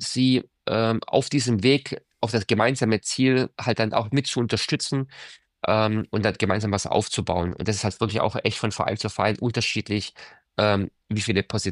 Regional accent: Germany; first language German; in Deutschland schon auch schön wäre, zu arbeiten in der Muttersprache, da wo ich aufgewachsen bin, da wo ich auch selber Fußball gespielt habe

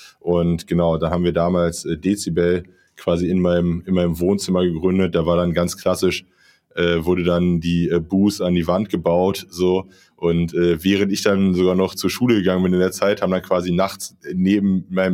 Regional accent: Berlin, Germany; ich komme aus Berlin, bin hier aufgewachsen

